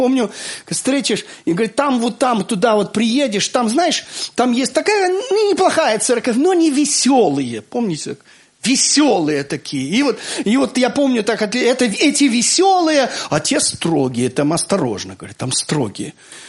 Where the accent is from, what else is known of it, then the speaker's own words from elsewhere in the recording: Minsk, Belarus; А вы откуда? Я говорю, из Минска.